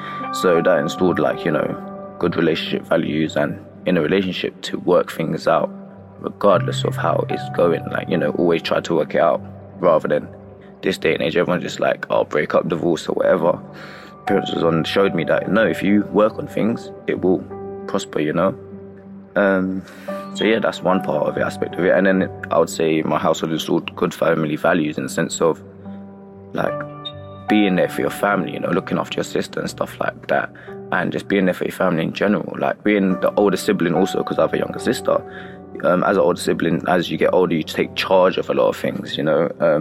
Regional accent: London, United Kingdom; I grew up in East London, where it's a sneaky place

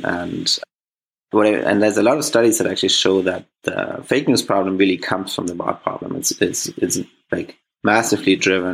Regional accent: Germany; English is a second language; I'm originally from Germany, as I'm sure you can guess from my accent, but I've spent the last 10 plus years working on early stage e-commerce companies in the US and in Asia

